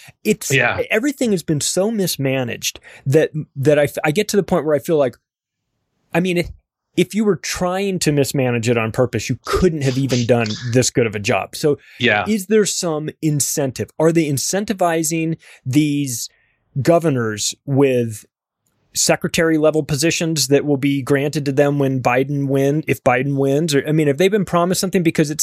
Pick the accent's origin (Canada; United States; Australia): United States; California; now in Denver, United States; And I'm from California. I live in Denver now, but I'm from California. So I was there forever.